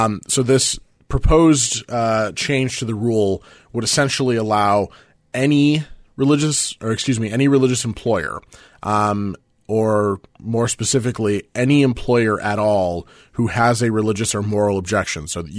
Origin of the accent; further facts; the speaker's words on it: Michigan, United States; Tim Walberg of Michigan, from my home state of Michigan